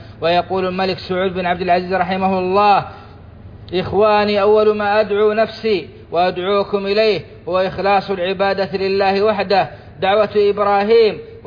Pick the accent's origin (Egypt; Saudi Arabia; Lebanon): Saudi Arabia; ومن على بلادنا السعودية بالنعم الظاهرة والباطنة